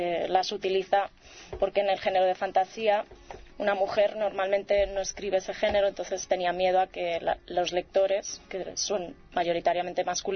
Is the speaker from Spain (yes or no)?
yes; Balearic Islands, Spain; born there; curiosamente yo soy nacida en Mallorca